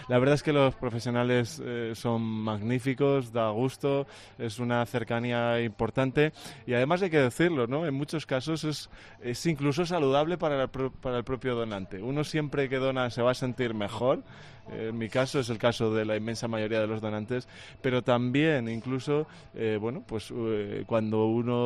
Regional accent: Medina de Rioseco, Castile and León, Spain; Yo soy de Medina de Rioseco

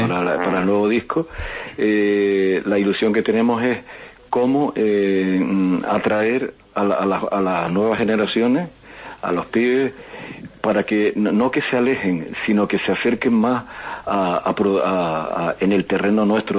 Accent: Canary Islands, Spain; estaba viendo a mi pueblo recibiendo los cruceros, a nuestras mujeres y hombres vestidos de ¿cómo se llama?, de brasileños, bailando batucadas y bailando al ritmo de samba

